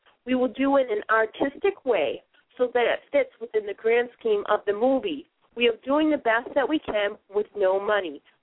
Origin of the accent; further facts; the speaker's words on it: Massachusetts, United States; accent: Boston; because I had my Boston accent